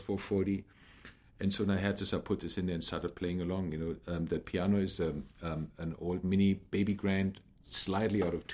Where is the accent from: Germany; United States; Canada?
Germany; English is a second language; And this is the church bells actually of a church at my hometown in Germany, right?